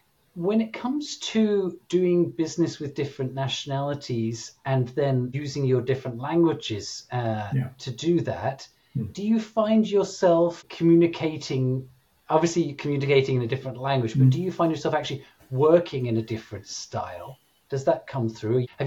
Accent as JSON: {"language": "English", "country": "United Kingdom", "said": "I certainly saw through my time in Korea as a British person"}